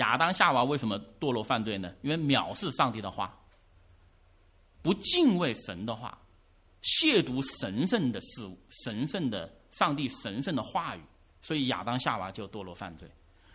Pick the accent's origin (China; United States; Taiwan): China; 但是我在中国大陆出生，我在中国大陆长大